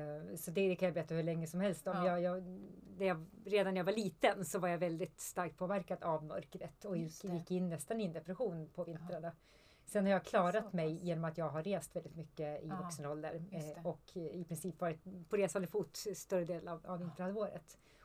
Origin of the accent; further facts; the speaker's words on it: Skåne, Sweden; born there; Jag växte upp här, föddes i Skåne.